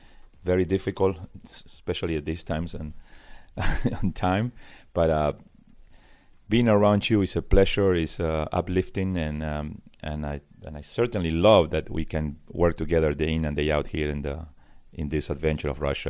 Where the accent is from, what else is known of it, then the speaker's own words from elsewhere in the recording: Argentina; moved away; also born or lived in New York; I moved from Argentina in 1980.